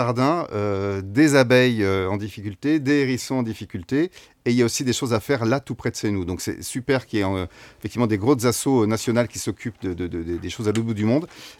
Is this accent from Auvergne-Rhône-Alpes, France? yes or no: no; Île-de-France, France; Je suis parti de Seine-et-Marne où j'habitais quand j'étais enfant pour m'installer donc dans les Yvelines.